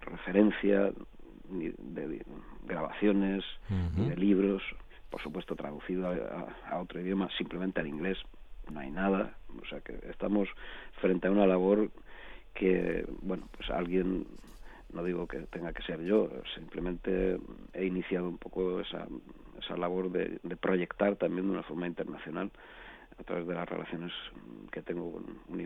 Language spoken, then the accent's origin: Spanish; Alicante, Valencian Community, Spain; born there; now in Murcia, Spain; Yo soy murciano de adopción, he nacido en Alicante, pero bueno, el año pasado ya rebasé el Ecuador de mi vida.